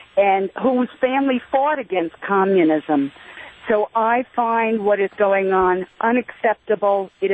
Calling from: Frederick, Maryland, United States; I'm in Frederick, Maryland, but I'm live streaming.

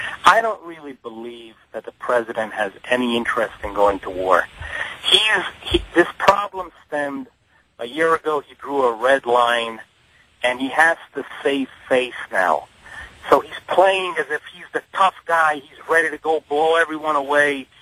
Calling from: New York, United States; Good evening, Michael. I'm calling from New York.

